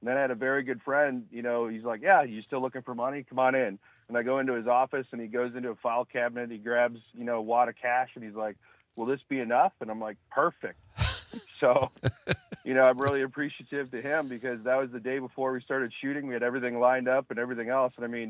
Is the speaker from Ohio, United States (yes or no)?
no; Wisconsin, United States; also born or lived in Chicago / Florida / Montana / Los Angeles; I grew up in Wisconsin, but I've lived in Chicago, Florida, Montana, and L.A.